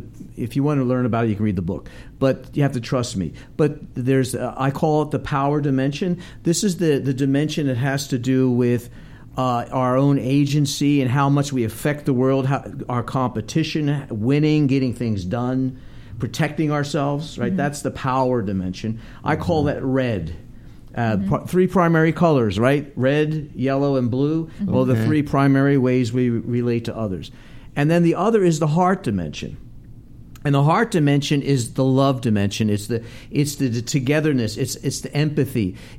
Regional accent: New Jersey, United States; Yeah, New Jersey side of Philadelphia.

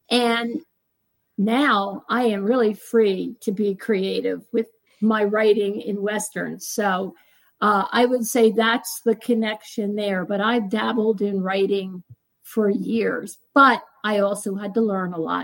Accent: New Jersey, United States; I was an East Coast girl. I grew up on the East Coast, not far from New York in New Jersey.

